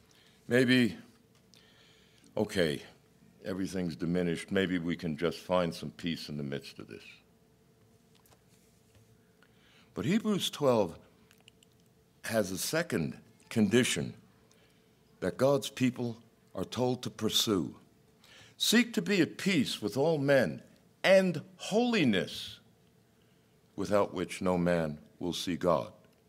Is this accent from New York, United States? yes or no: yes; New York City, New York, United States; born there; moved away; I was born in New York City. It's why New Yorkers are hated west of the Hudson.